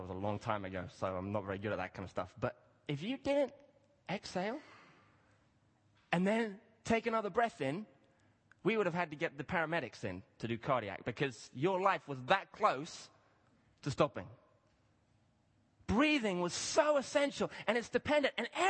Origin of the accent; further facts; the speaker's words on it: Kenya; I grew up in Kenya, for those who don't know that reference.